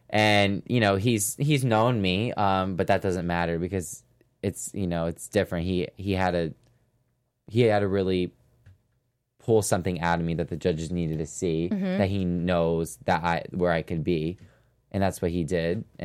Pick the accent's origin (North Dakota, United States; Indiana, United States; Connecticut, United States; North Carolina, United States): Connecticut, United States; I'm from Connecticut, and we're going to Mohegan Sun.